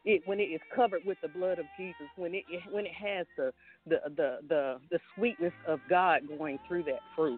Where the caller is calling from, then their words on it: Charlotte, North Carolina, United States; I'm calling in from Charlotte, Carolina.